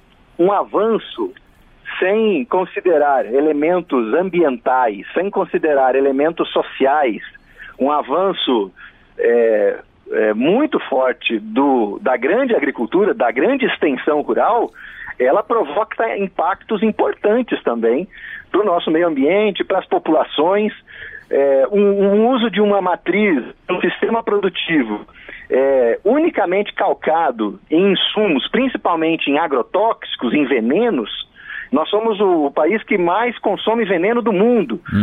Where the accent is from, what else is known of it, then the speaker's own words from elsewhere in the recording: Rio Grande do Sul, Brazil; Eu venho de uma cidade do Rio Grande do Sul que tem 4.500 habitantes.